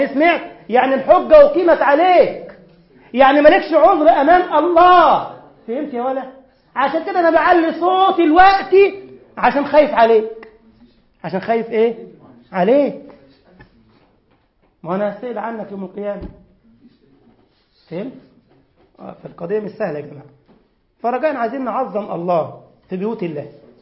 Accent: Egypt; عندنا في مصر تبقى واقف في الصف كده الشيخ يقول استووا، استوينا

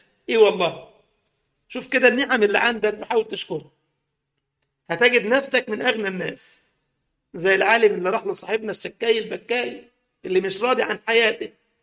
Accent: Egypt; ومر بالسيارة كده في عندنا في مصر على كورنيش النيل زي ما بيقولوا

